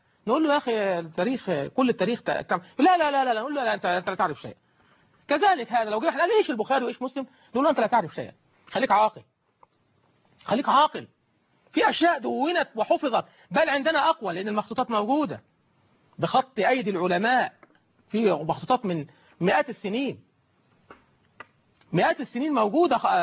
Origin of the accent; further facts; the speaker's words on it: Suez, Suez Governorate, Egypt; كان يهمني الامر، ان انا من السويس وكان يهمني هذا الامر